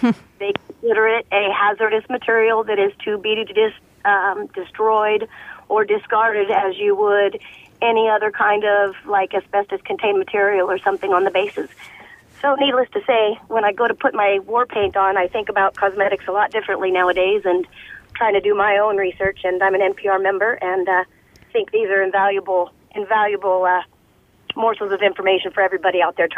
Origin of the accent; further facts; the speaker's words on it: Alaska, United States; I'm calling from Elmendorf Air Force Base, and I do hazardous materials operations, but I am a born and raised Alaskan.